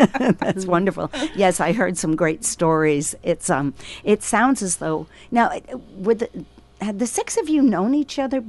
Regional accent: New York, United States; accent: East Coast; I grew up in New York, for example, but I've lived here twice as long as I've lived in New York, and yet when I open my mouth, people say, oh, you're from the East Coast.

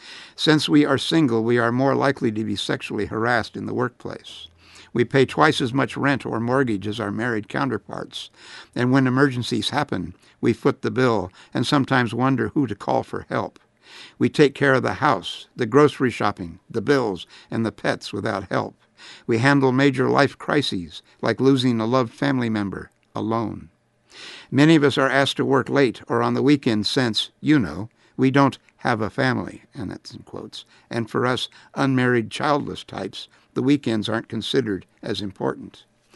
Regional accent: California, United States; However, due to Proposition 8, I was not allowed to marry in my home state of California.

